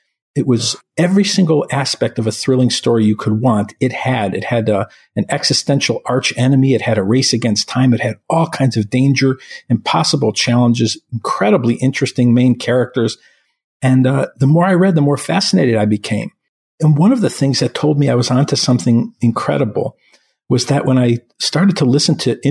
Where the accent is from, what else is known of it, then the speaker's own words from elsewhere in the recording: Chicago, Illinois, United States; There's violence in the streets, including in my hometown of Chicago at the Democratic National Convention